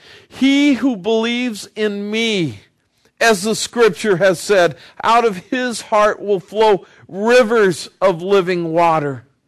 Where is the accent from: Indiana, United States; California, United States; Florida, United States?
California, United States; Los Angeles; Man, when I was growing up, I grew up in La La Land, L.A., Southern California.